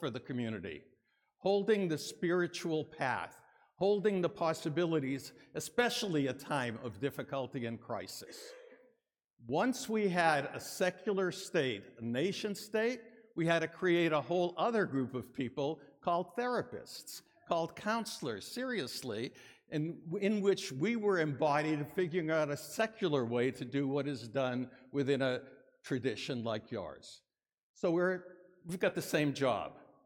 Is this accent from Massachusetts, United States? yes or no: yes; Dorchester, Massachusetts, United States; now in -; growing up in the Irish part of Dorchester, I know that all of my neighbors thought of me as a Christ killer.